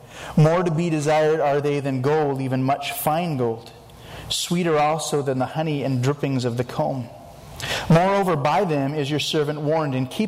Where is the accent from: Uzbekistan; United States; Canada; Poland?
Canada; Campbell River, British Columbia; Now, I grew up in Campbell River down on Vancouver Island. We lived about a block from the beach.